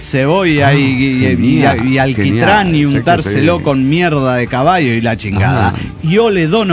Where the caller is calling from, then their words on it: Tarija, Bolivia; de Tarija.